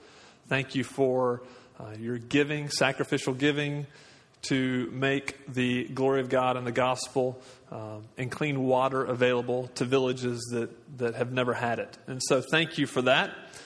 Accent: Birmingham, Alabama, United States; My wife and I, she's from Dalton, Georgia. I'm from Birmingham.

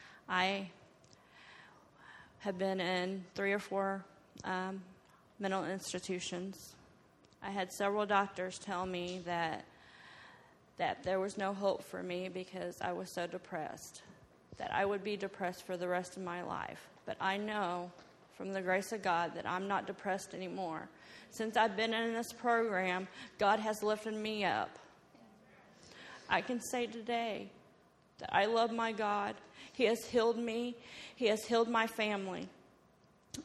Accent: Butler, Missouri, United States; Like I said … I'm from Butler, Missouri.

